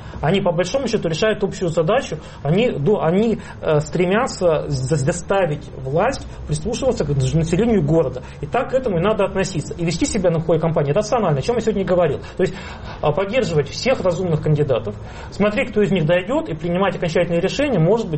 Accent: Moscow, Russia; Мы здесь живем, мы москвичи.

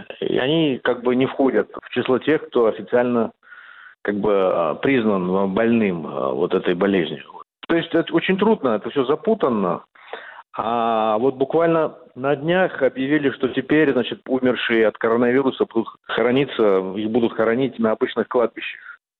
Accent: Ust-Kamenogorsk, East Kazakhstan Region, Kazakhstan; мой родной город Усть-Каменогорск

